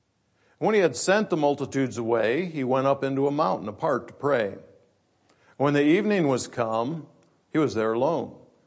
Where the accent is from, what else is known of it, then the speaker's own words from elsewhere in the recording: Michigan, United States; But I always like to say I walk on water too, because I'm from Michigan.